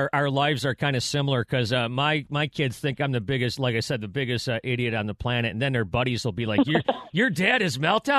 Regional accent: Buffalo, New York, United States; Even though I grew up in Buffalo, far away from where that documentary took place.

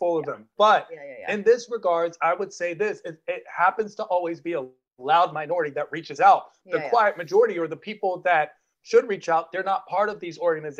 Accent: Washington, District of Columbia, United States; also born or lived in Virginia; I grew up in Washington, D.C., and right outside in Virginia.

